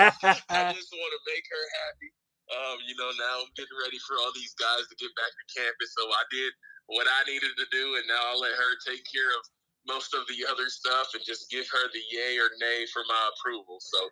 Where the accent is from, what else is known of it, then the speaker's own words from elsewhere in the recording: Akron, Ohio, United States; Yeah, so growing up, I grew up in Akron, Ohio, and it was crazy.